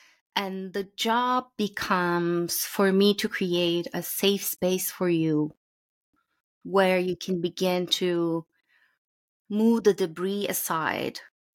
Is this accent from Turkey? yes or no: yes; Turkey; now in United States; I grew up in Turkey. I live in the United States now. My name means a droplet in Turkish.